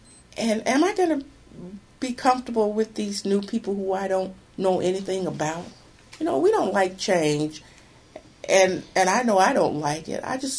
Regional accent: Birmingham, Alabama, United States; moved away as an adult; now in Lansing, United States; Birmingham, Alabama.

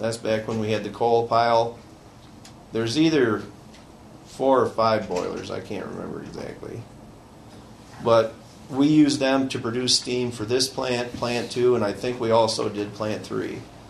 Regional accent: Detroit, Michigan, United States; I guess after growing up in Detroit and after the riots, seeing how the whole attitude changed down there, one reason I won't live in Detroit is the people's attitudes.

